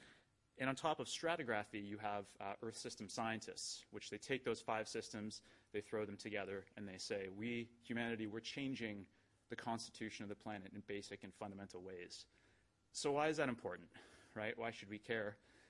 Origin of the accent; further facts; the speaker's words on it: Canada; I'm here from Canada. I'm not German.